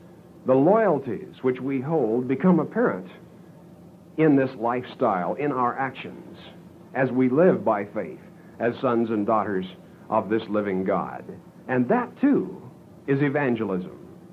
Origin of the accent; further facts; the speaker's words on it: Garden City, Kansas, United States; I remember back in my hometown of Garden City, Kansas